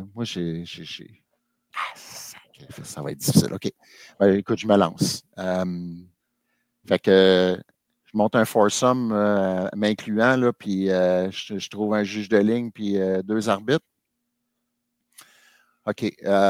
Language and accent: French; Longueuil, Quebec, Canada; Fait que Marc Muller, j'ai grandi avec lui à Longueuil, dans le régional.